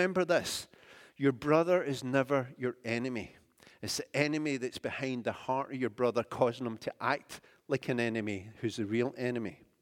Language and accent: English; United Kingdom; it's something to do with the congeniality and inability of being British, where we don't like to confront.